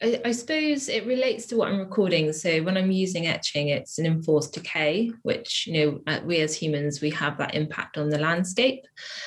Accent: South West England, United Kingdom; moved away as an adult; now in Bristol, United Kingdom; It came from when I first moved to Bristol. So I grew up in Wiltshire, which is like a small town in the countryside, which really beautiful. But I came here to study my master's

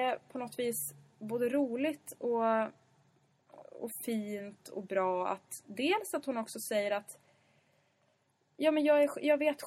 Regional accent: Sundsvall, Västernorrland County, Sweden; Sundsvall. Mm, det är några som har undrat var vi kommer ifrån.

